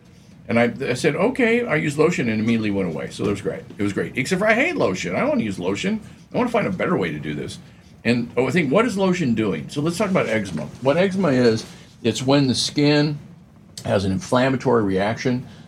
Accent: Oregon, United States; Now, I grew up in Oregon, where it's moist.

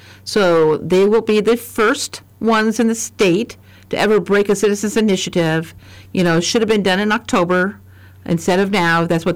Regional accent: Illinois, United States; You know, I come from Illinois where they have a lottery, right?

